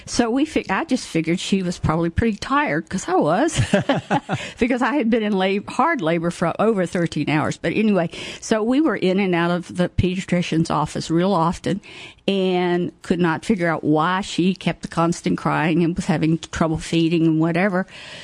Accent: Waynesboro, United States; But I was born and raised in Waynesboro, lived there all my life, except for a short period when I was about 5 years old. We lived in Whitehall, where my father was a manager for a farm out there.

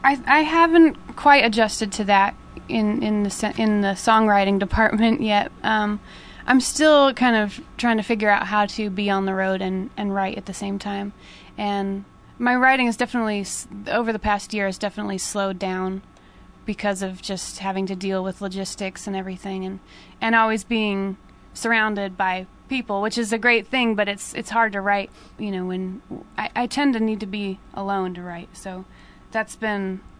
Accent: Idaho, United States; now in Boston, United States; Yeah, I'm from Idaho originally, and I've been living in Boston for about 5 years now

